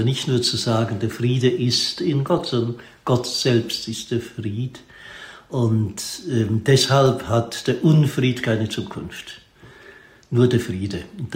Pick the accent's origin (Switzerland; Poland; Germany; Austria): Switzerland; Lucerne; born there; Also in einem anderen Kanton. Ich bin in Luzern geboren